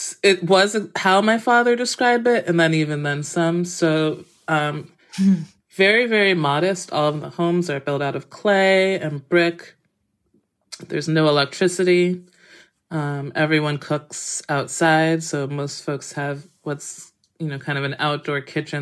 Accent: Massachusetts, United States; I have a dear aunt, Rose, who lived in New Rochelle, New York, which was very close to where I grew up in Massachusetts.

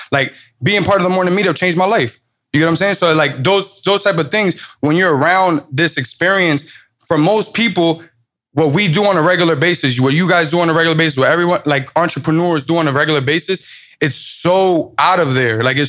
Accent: New York, United States; Like, I'm a New Yorker.

